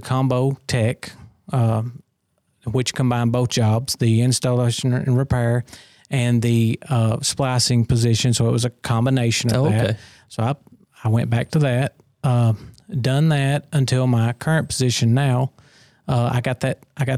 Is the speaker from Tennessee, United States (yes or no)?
yes; Smithville, Tennessee, United States; Well, I was born and raised here in Smithville, went to DeKalb County school system, fresh out of high school, and started here.